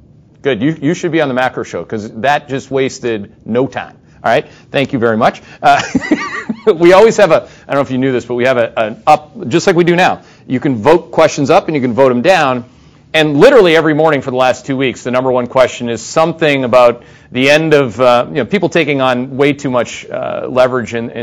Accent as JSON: {"language": "English", "country": "Canada", "accent": "Canadian", "said": "using my Canadian accent, if you do not mind."}